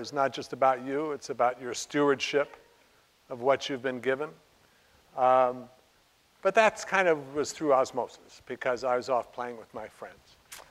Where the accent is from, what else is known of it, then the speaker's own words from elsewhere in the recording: Flagstaff, Arizona, United States; I grew up in Flagstaff, Arizona.